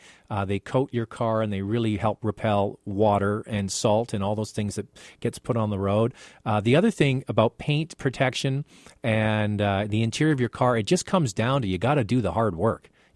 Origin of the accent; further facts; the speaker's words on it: Scotland, United Kingdom; I'm Scottish, too. Actually, I'm going to Scotland this summer to visit my mom, who still lives there.